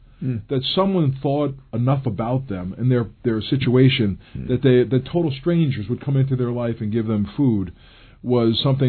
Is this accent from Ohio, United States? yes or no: no; Brooklyn, New York, United States; and I grew up in Brooklyn, New York, was one of seven kids.